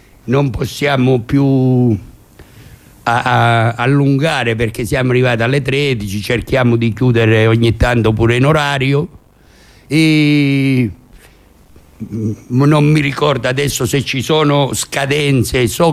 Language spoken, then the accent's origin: Italian; Calabria, Italy; a me due volte, perché sono calabrese